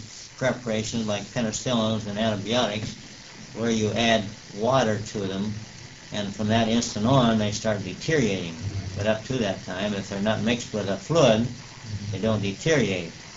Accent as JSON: {"language": "English", "town": "Alliance", "country": "United States", "tie": "born there", "said": "I was born at a little house near Harrison and Union. Of course, Harrison Street wasn't put through in those days."}